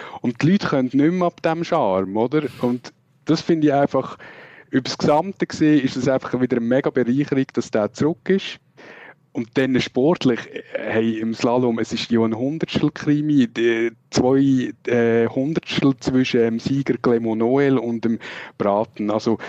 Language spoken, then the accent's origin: German; Switzerland; das sagen wir vielleicht auch als Schweizer